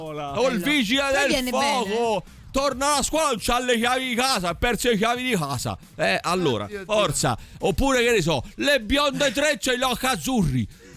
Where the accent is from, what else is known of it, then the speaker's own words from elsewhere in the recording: Pisa, Tuscany, Italy; Sono pisano. Pisano è la miglior provincia di Toscana.